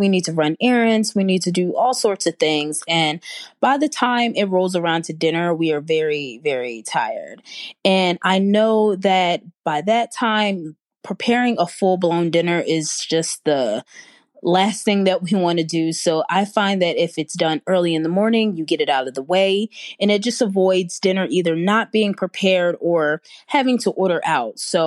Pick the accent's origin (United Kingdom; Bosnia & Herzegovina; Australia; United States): United States; Pennsylvania; I am from the Pennsylvania area.